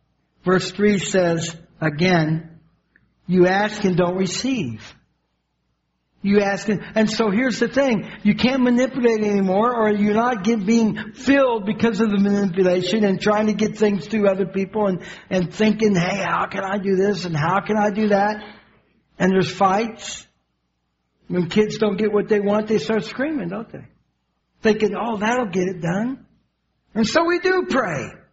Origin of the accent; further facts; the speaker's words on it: Evansville, Indiana, United States; But I remember at 3 years old, in my hometown of Evansville, Indiana, there was a University of Evansville there.